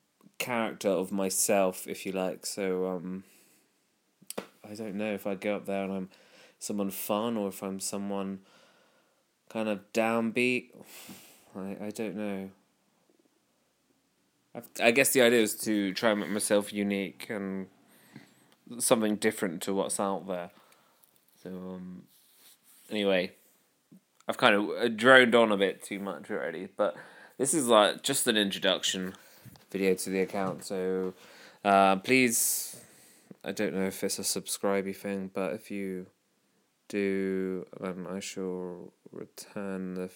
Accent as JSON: {"language": "English", "town": "Norwich", "region": "East of England", "country": "United Kingdom", "said": "I'm a comedian from Norwich."}